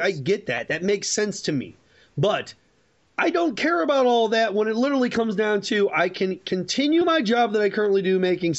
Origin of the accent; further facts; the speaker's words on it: St. Louis, Missouri, United States; Union money literally was a part of my growing up in the St. Louis area.